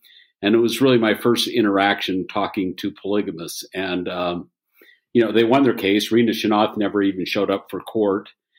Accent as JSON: {"language": "English", "town": "Bountiful", "region": "Utah", "country": "United States", "tie": "born or raised there", "said": "I grew up in Bountiful"}